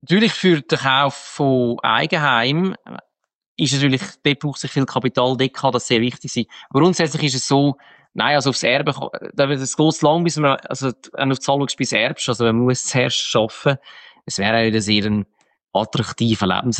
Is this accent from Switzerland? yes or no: yes; Switzerland; Ich bin Schweizer